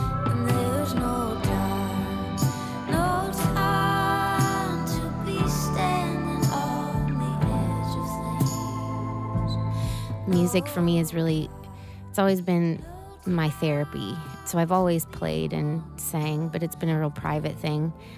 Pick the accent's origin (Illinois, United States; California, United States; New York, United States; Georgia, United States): Illinois, United States; Chicago; born or raised there